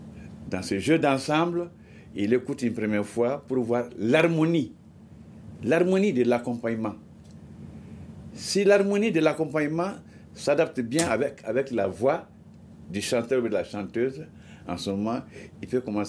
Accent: Cuba; moved away; Et quand je suis venu de Cuba

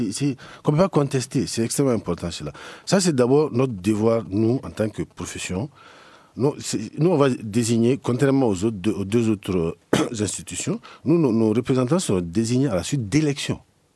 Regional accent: Mali; on est malien, on est malien avant d'être journaliste, on est des patriotes.

